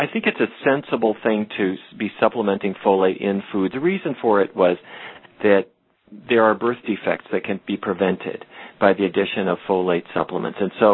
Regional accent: North Dakota, United States; something that I learned about as a kid growing up in North Dakota.

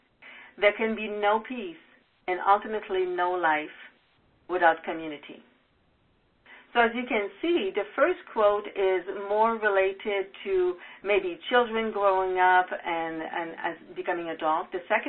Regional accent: Montreal, Quebec, Canada; English is a second language; I come from Montreal, Quebec. And as a good Quebecer, you know, the Christmas holidays was partying, dancing

